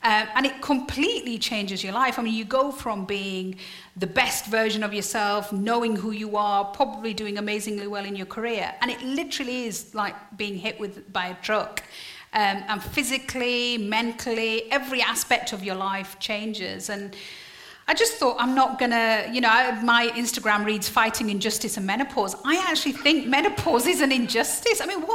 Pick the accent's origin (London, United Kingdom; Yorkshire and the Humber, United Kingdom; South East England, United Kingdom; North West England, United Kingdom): Yorkshire and the Humber, United Kingdom; Yeah, I'm from Yorkshire.